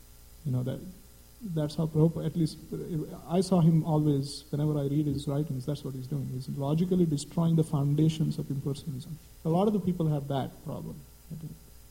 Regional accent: India; And I'm from India. I mean, I grew up in India.

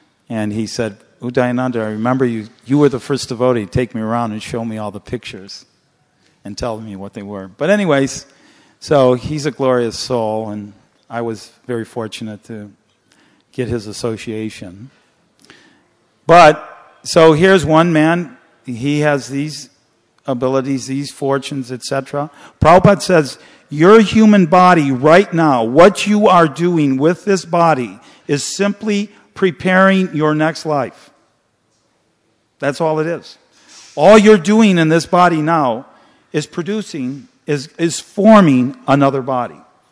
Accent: Detroit, Michigan, United States; born there; I was born in Detroit, Michigan. I was born in a family of 14 children.

